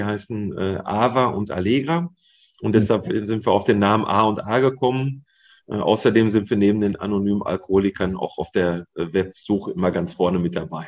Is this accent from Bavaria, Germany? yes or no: no; Iserlohn, North Rhine-Westphalia, Germany; born there; Also ich komme ja aus Iserlohn gebürtig und bin auch hierhin wieder zurückgekehrt, der Liebe halber.